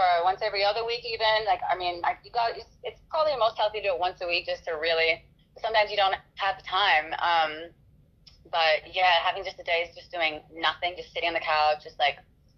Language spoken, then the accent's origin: English; Australia; now in United States; People don't even realize I'm from Australia. They're like, "What? Like, you have an accent?"